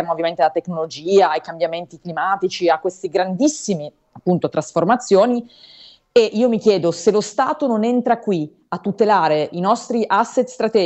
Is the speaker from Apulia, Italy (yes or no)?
no; Turin, Piedmont, Italy; lo dico anche da torinese, per il nostro paese